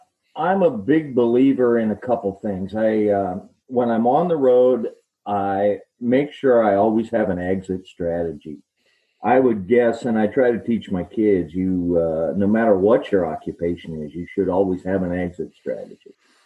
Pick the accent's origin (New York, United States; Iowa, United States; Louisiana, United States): Iowa, United States; moved away as an adult; now in California, United States; I owe everything I am to the education and the teachers that I had growing up in Iowa. When I was about 29, almost 30, I moved to California